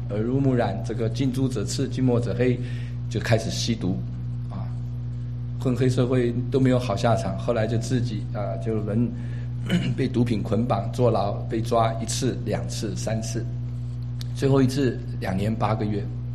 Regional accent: Taiwan; born there; 我是在台湾出生的纯种四川人，那我的父母亲啊，在49年的时候啊，跟着国民党政府就啊去了台湾

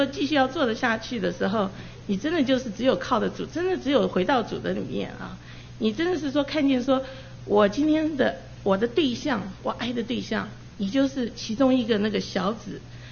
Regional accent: United States; also born or lived in Taiwan; 因为我生在台湾然后长在美国，所以我的这个长大的过程之中是在美国长大的

